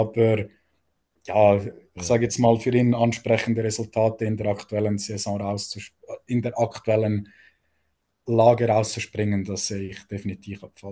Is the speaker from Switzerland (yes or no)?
yes; Switzerland; aber insgesamt hätte man sich als Schweizer mehr erhofft, definitiv.